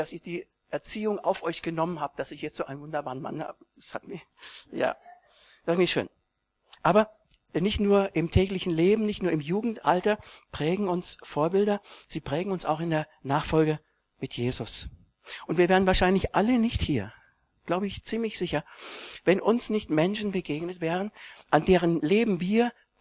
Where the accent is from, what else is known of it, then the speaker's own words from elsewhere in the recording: Bayreuth, Bavaria, Germany; denn ich bin als Flüchtlingskind in Bayreuth aufgewachsen. Das ist ungefähr 60 Kilometer nördlich von Nürnberg.